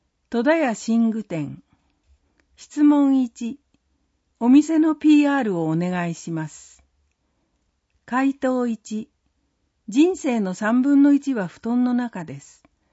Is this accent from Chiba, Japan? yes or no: yes; Kimitsu, Chiba, Japan; 自分が生まれ育った君津に住む人や景色をカメラを通して知れる喜びを感じています